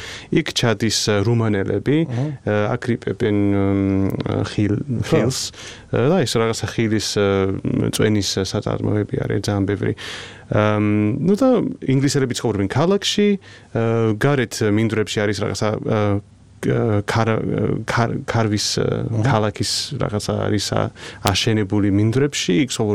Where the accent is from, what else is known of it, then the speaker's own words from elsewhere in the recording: United Kingdom; აი მართლა ჩემი ბრიტანეთი არის, მე გავიზარდე ევროკავშირის წევრ ქვეყანაში, დიდი ბრიტანეთი, იყო ძალიან ევროპული რა